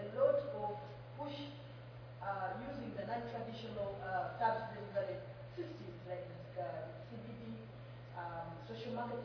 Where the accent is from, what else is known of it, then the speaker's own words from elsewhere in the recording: Uganda; I'm from Uganda, and I was part of the public planning for over